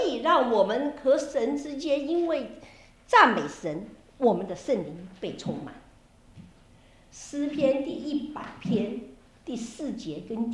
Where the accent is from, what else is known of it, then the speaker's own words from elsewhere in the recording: Taiwan; 这个景象是我从小长在台湾长大，坐公共汽车